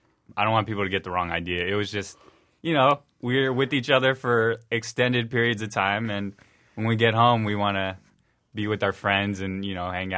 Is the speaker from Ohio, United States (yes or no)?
no; Houston, Texas, United States; we did get lost getting here, and we're from Houston